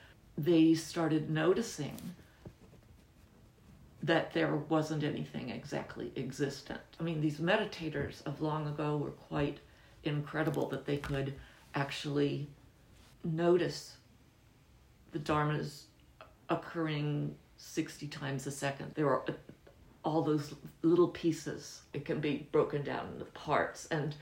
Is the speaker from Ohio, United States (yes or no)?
yes; Ohio, United States; I come from Ohio, very conservative area, Christian family, and didn't really know anything about religions outside of mine.